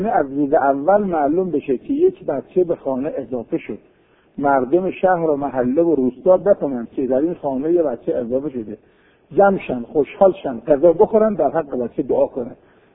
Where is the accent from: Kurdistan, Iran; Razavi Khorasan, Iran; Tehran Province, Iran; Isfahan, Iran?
Isfahan, Iran; Kashan; شهر خودمون کاشون خودمون